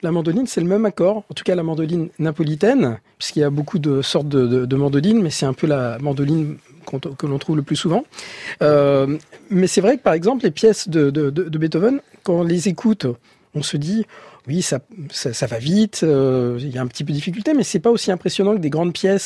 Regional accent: Argenteuil, Île-de-France, France; born there; En fait, je suis né à Argenteuil, en banlieue parisienne

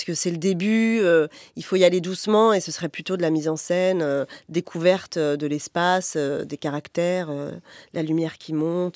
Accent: Coutainville, Normandy, France; Où j'ai grandi à mi-temps, parce qu'en fait, c'était une maison de vacances, mais on y allait tous les week-ends, quasiment, et toutes les vacances.

